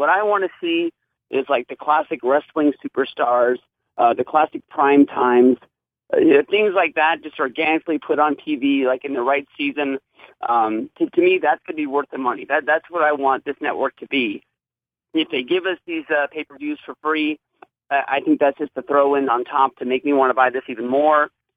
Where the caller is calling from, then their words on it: Sacramento, California, United States; from Sacramento.